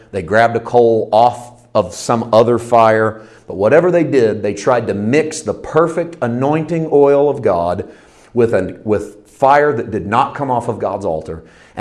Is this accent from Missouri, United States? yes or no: yes; Missouri, United States; But I was raised in Southeast Missouri, and no one was going to preach on Nadab and Abihu, especially if they were spelled Nadab and Abihu.